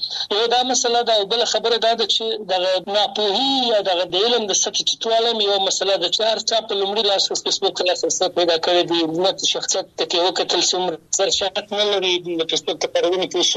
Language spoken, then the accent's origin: Pashto; Afghanistan; د یو افغان په توګه دی یو ځوان او مسلمان په توګه